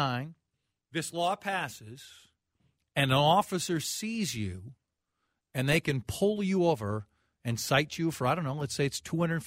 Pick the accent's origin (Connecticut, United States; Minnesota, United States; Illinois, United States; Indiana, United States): Minnesota, United States; Golden Valley; my house I grew up in Golden Valley